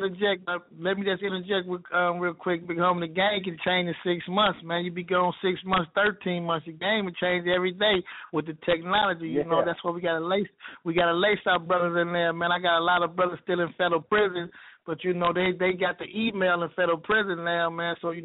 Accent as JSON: {"language": "English", "town": "Fresno", "region": "California", "country": "United States", "tie": "born or raised there", "also_born_or_lived": "Los Angeles", "said": "growing up in Fresno in L.A., California"}